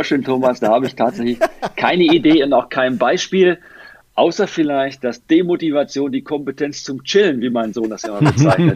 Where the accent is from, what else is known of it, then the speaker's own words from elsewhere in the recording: Lower Saxony, Germany; Ich komme aus der Biertrinkergegend Niedersachsen.